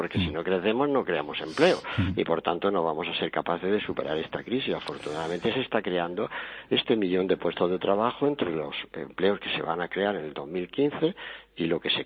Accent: Spain; como España, como españoles

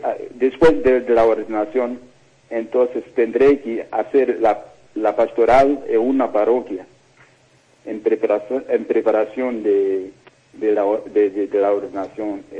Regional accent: Tete, Mozambique; Spanish is a second language; Yo soy de Mozambique, sí, el centro de Mozambique, en la provincia de Tete.

